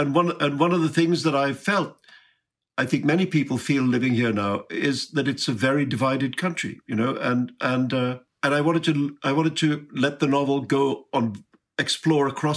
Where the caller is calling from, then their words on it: New York City, New York, United States; From New York City.